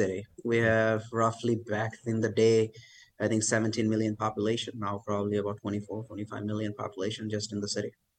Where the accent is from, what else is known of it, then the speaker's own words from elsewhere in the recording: Kolkata, West Bengal, India; So I grew up in an eastern city. So India has four metro cities. And I grew up in Calcutta.